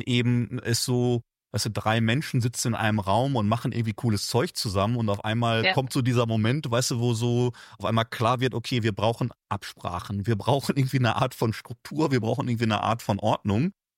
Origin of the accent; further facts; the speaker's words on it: North Rhine-Westphalia, Germany; ich komme aus dem Ruhrgebiet